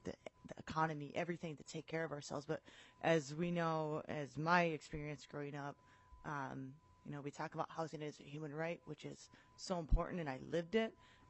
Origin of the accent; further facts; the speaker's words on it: Duluth, Minnesota, United States; I hail from Duluth, which is eastern Duluth.